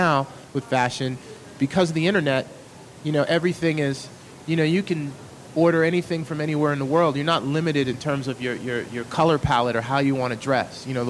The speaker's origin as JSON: {"language": "English", "town": "New York City", "region": "New York", "country": "United States", "tie": "born or raised there", "said": "growing up in New York City, in the 70s, 80s, you could look at someone and based on how they were dressed, this person is from Brooklyn, this person is from Queens."}